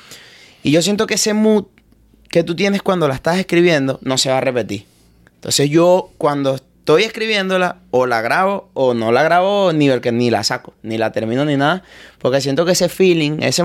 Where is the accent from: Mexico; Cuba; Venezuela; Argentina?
Venezuela; Valencia, Carabobo; Que yo soy de Valencia. Y sé que Valencia tiene una fama extraña.